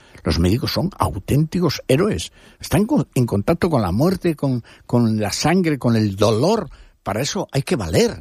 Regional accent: Cantabria, Spain; porque yo soy profundamente español, uh-huh, por ser cántabro, ¿no?

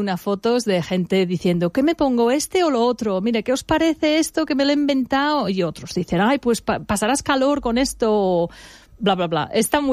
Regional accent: Alfaz del Pi, Valencian Community, Spain; la fiesta que tengo en mi pueblo, en Alfaz del Pi.

